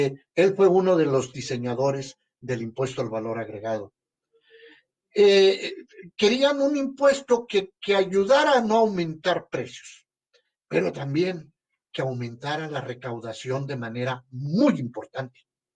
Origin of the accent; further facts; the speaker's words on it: Mexico; Porque somos mexicanos, porque estamos en México